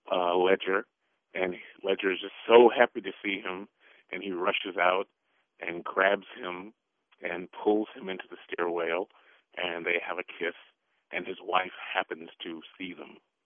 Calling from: Hillsboro, United States; I'm calling from Hillsboro.

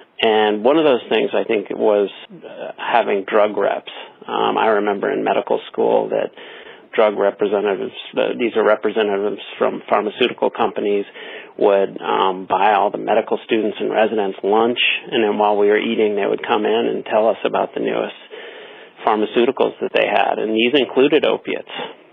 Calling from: San Francisco, California, United States; I'm calling from San Francisco.

